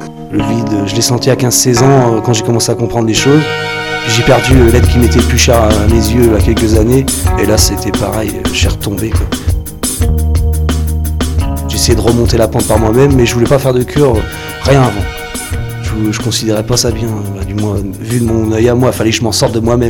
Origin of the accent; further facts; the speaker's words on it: Normandy, France; moved away as an adult; je suis normand, je suis parti. Et je quitte ma région et là, je suis motivé à vraiment partir. Je compte pas repartir en Normandie pour l'instant.